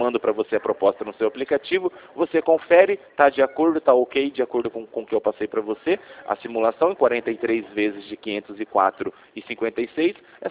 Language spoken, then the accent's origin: Portuguese; Rio Claro, Brazil; Eu sou daqui, de Rio Claro.